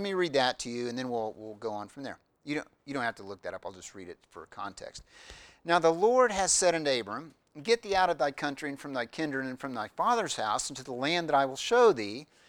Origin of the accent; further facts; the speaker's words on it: Missouri, United States; also born or lived in Illinois / Jacksonville; I was born in Illinois. I grew up in Missouri. So I talk pretty slow, being from Missouri. But I did spend some time in Florida